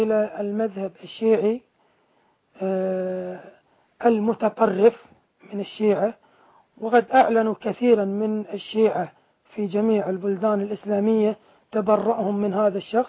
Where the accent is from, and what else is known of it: Kuwait